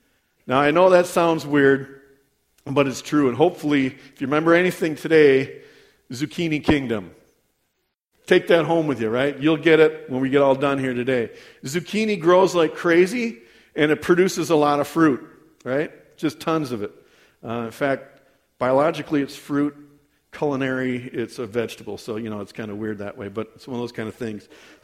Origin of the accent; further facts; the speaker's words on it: Waukesha, Wisconsin, United States; I grew up in Waukesha, kind of. I'm a city kid, okay?